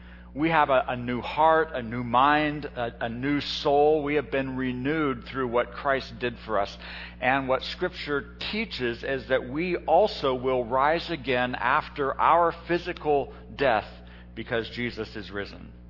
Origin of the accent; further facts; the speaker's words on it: Hong Kong; I grew up in Hong Kong. My parents were American. My entire neighbors, every single one of my neighbors in a housing project were Chinese. I went to a British school. I wasn't British.